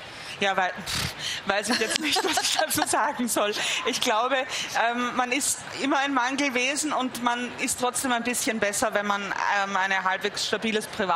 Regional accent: Vienna, Austria; da habe ich mich als Wienerin oft geärgert

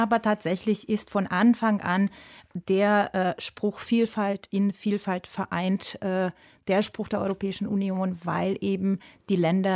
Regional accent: Hungary; German is a second language; now in Germany; Ich bin in Ungarn zur Schule gegangen und bin dann später nach Deutschland gekommen und habe mich gerade gefreut, meine Muttersprache zu hören.

